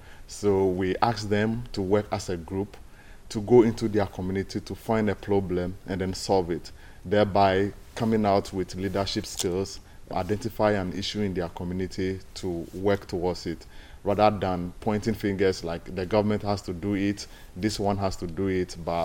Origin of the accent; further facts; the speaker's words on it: Ghana; I'm from Ghana